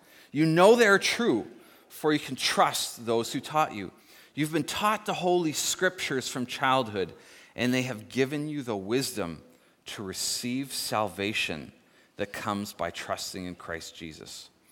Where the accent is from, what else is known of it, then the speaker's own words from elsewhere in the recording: Nanaimo, British Columbia, Canada; it was in port in my hometown of Nanaimo, and a bunch of people from Nanaimo were volunteering on the ship.